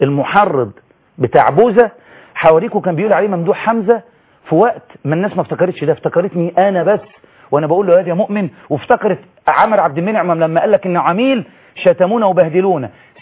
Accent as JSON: {"language": "Arabic", "region": "Kafr El Sheikh Governorate", "country": "Egypt", "tie": "born there", "said": "لأنه صديق وبلدياتي وأقرب مرشحين جغرافيا لمسقط رأسي في قرية برياض كفر الشيخ"}